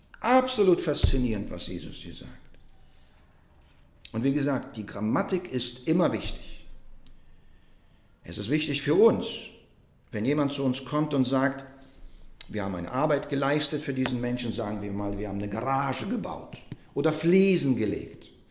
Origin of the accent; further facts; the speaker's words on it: Russia; now in Germany; Und wenn man in Russland aufgewachsen ist, ich bin ja in Russland aufgewachsen